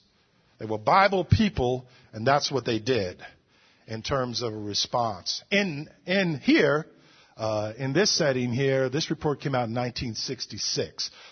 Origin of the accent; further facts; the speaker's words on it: Newark, New Jersey, United States; Riots in the cities that I grew up in 1967 in Newark.